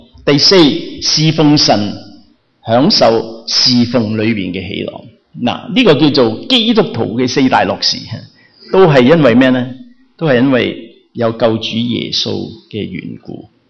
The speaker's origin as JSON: {"language": "Cantonese", "country": "China", "said": "你知道我哋中国人嘅冬至系几时啊？十二月廿二，我哋中国人嘅冬至"}